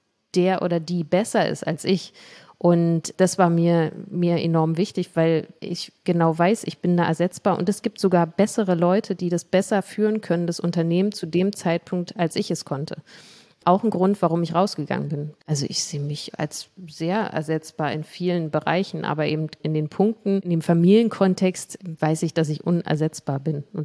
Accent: Berlin, Germany; in meinem gewohnten Umfeld, in meiner Heimat, in Berlin und in Marzahn. Also ich grenze das wirklich sehr stark ein und bin sehr heimatbezogen.

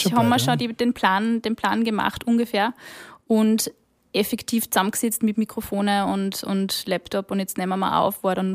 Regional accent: Upper Austria, Austria; Ja. Ich bin aus Oberösterreich.

